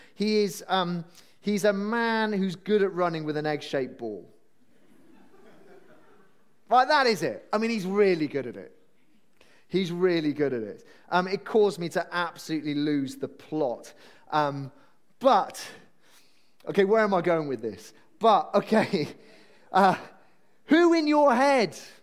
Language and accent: English; Wales, United Kingdom; I'm Welsh.